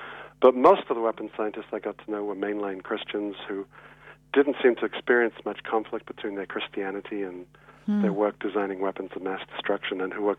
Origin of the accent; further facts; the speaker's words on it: United Kingdom; accent: British; The Americans tend to have this thing about the British.